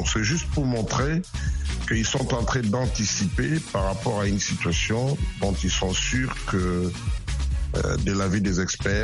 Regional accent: Perth, Western Australia, Australia; Par exemple, dans la ville où je suis de Perth

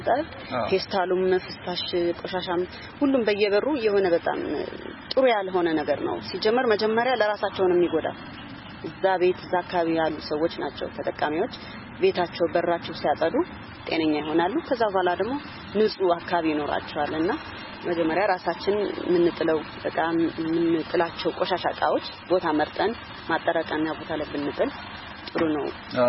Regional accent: Mekelle, Tigray, Ethiopia; ወልጄ ያደኩት መቀሌ ነው።

